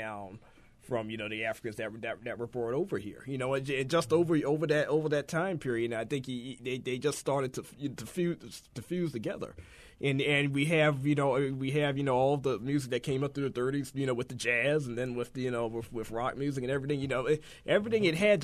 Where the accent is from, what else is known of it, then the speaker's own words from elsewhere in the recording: Baltimore, Maryland, United States; Yeah, I grew up there, and that was really where I had my first official, you know, position.